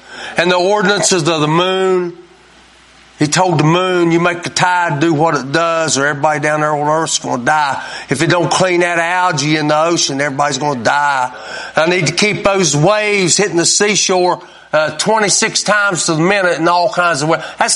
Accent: United States; We're used to it. We grew up in America, but it was a big deal back then that there was one God

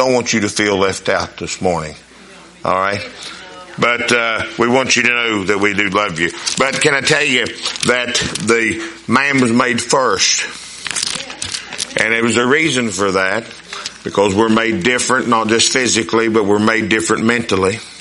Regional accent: Winona, United States; There's a family where I was raised in Winona.

